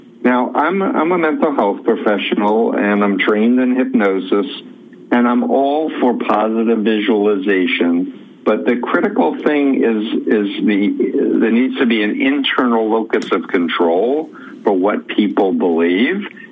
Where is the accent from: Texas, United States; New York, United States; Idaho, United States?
New York, United States; Flushing; So I grew up in Flushing, Queens.